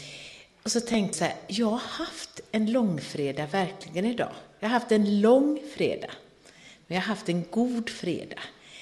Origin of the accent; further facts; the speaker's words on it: Gothenburg, Västra Götaland County, Sweden; jag kommer ju själv från Göteborg då, västkusten.